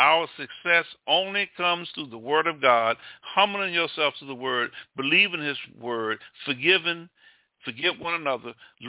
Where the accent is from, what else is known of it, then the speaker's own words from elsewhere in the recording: Alabama, United States; I'm from Alabama, and those who may be listening to me overseas don't realize